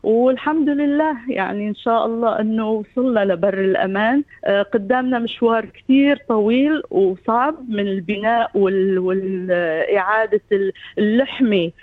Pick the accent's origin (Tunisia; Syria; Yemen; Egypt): Syria; ونحن كل عمرنا كسوريين بكافة طوائفنا